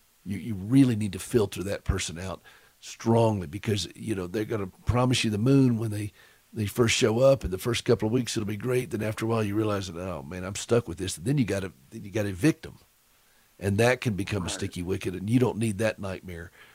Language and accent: English; Anderson, South Carolina, United States; I was born and raised in Anderson.